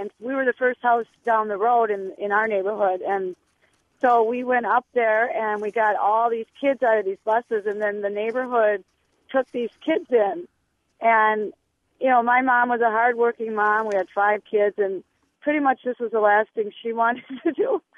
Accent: Milwaukee, Wisconsin, United States; And, yeah, we grew up in Milwaukee, on the northwest side of Milwaukee, where 76, which is now a major thoroughfare, was just a two-lane highway.

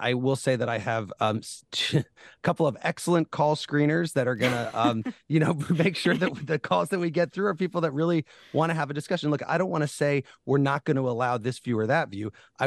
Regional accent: Illinois, United States; people in Michigan, people in my home state of Illinois

